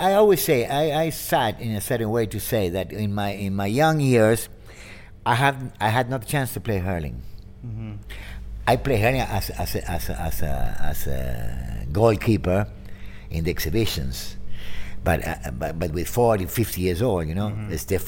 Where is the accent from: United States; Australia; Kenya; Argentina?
Argentina; You know, we are Irish Argentine, very special people, the Irish Argentines. So far away from Ireland, but in a certain way, so close to Ireland in our hearts, you know?